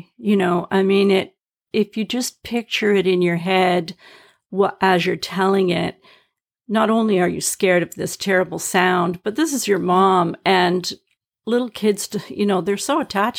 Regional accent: Vancouver, British Columbia, Canada; from Vancouver, Canada, recovered emetophobic licensed psychotherapist specializing in emetophobia and your host for this podcast.

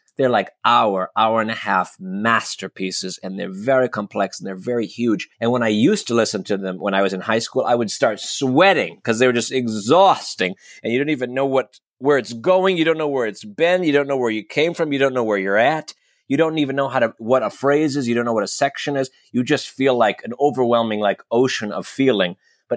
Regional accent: Detroit, Michigan, United States; And I'm from Detroit, and I went to school in Detroit at Wayne State University there.

